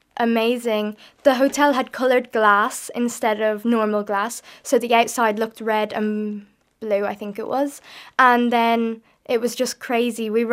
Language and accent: English; Balrothery, Leinster, Ireland; I'm from Balrothery, and anyone who knows that area, there was more people in the audience than there was in my village